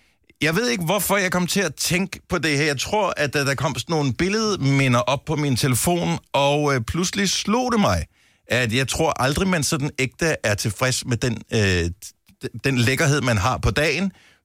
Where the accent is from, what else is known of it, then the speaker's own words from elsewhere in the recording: Region of Southern Denmark, Denmark; jeg er opvokset på Fyn, og der var ikke nogen Dalle Valle.